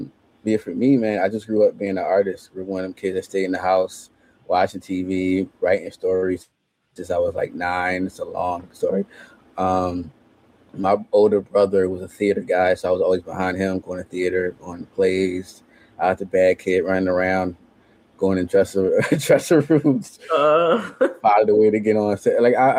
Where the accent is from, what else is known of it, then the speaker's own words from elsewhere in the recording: Philadelphia, Pennsylvania, United States; I'm from North Philly, home of the Philly cheesesteaks, home of the water ices, and real Philly pretzels. I am a lover of my city. Born and raised, hands down.